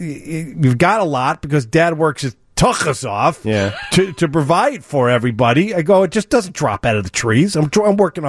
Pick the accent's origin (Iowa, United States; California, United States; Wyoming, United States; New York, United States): New York, United States; born there; I was born in New York, and I haven't been back to since 9/11 to see the museum.